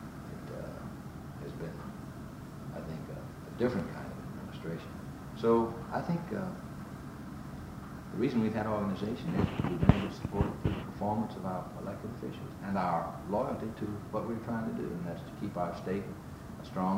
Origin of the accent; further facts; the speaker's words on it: Mississippi, United States; now in Memphis, United States; I was born and raised in Mississippi. Was the son of a Democrat congressman and didn't know anything but a one-party state